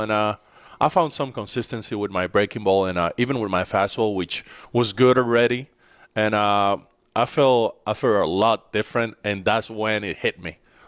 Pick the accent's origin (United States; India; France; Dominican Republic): Dominican Republic; We're from the Dominican Republic. My wife is also from the Dominican Republic.